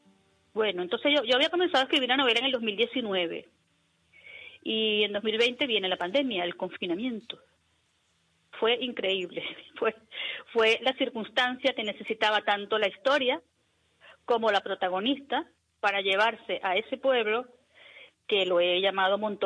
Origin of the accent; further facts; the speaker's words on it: Venezuela; now in Spain; porque soy de Venezuela, aunque ya tengo 7 años aquí en España.